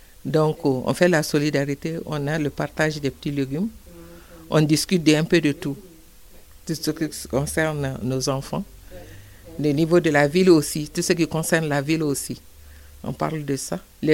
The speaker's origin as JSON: {"language": "French", "region": "Bamako", "country": "Mali", "tie": "born or raised there", "moved": "yes", "lives_now": "Montreuil, France", "said": "mon père est originaire de Kangaba, mais moi je viens de, j'ai passé toute mon enfance à Bamako. Depuis que je suis arrivé à Paris en 89, je suis à Montreuil. De Montreuil de 89 jusqu'à aujourd'hui, je suis à Montreuil."}